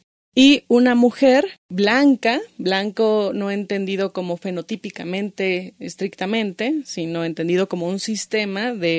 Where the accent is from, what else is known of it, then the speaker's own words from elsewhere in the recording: Texcoco, State of Mexico, Mexico; now in Mexico City, Mexico; Yo soy una mujer morocha, prieta, de la periferia. Vengo de Texcoco, de las faldas del Tlaloc. Actualmente vivo en la ciudad.